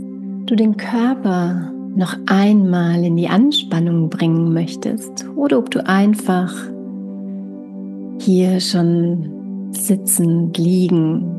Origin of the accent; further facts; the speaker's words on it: Tyrol, Austria; in meiner Heimat Tirol